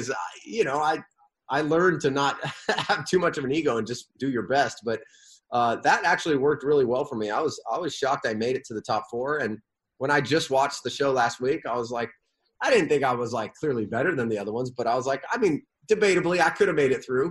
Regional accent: La Mesa, California, United States; I remember I grew up right in La Mesa, right off the 8 highway there.

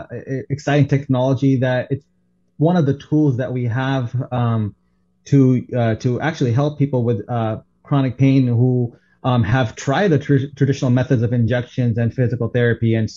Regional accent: Saudi Arabia; also born or lived in St. Louis, United States; Briefly, you know, I was born in St. Louis. I actually grew up in the Middle East in Saudi Arabia, and then went to Mizzou for my undergraduate degree.

